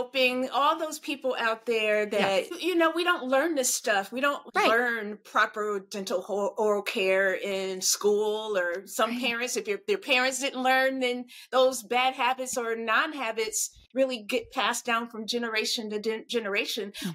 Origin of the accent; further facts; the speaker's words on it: Michigan, United States; now in New York City, United States; It's a little cold in New York City, but you know what? I love the cold. I grew up in Michigan, so I'm used to it.